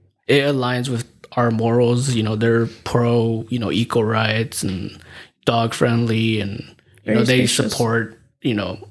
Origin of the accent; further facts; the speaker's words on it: San Antonio, Texas, United States; born there; also born or lived in Liberal / College Station; now in Katy, United States; I was born in San Antonio.